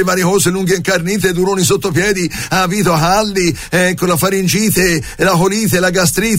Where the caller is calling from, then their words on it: Florence, Tuscany, Italy; sono tornato ora qui nella zona e sono fiorentino d'origine, non credo si senta